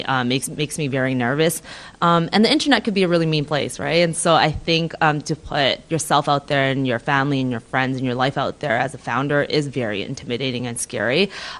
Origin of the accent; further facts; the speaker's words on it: Toronto, Ontario, Canada; I'm from Toronto, Canada.